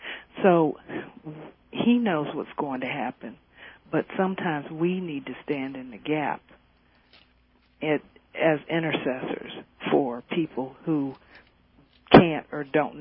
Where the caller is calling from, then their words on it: Atlanta, Georgia, United States; I'm from Atlanta, Georgia.